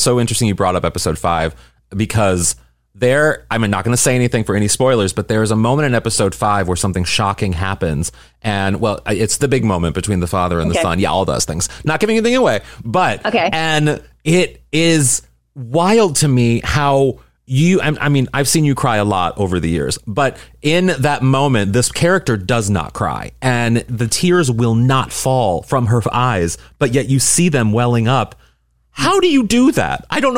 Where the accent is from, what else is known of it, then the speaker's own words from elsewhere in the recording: St. Louis, Missouri, United States; Yeah, that's where I'm from, St. Louis, Missouri.